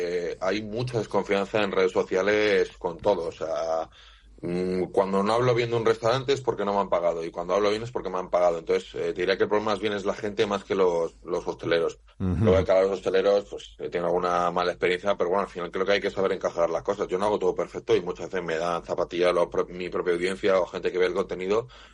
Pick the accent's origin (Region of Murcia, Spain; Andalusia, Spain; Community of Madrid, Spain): Community of Madrid, Spain; Madrid; Pues salimos de Oviedo, en Asturias, y estoy pues huyendo del calor de Madrid, que es de donde soy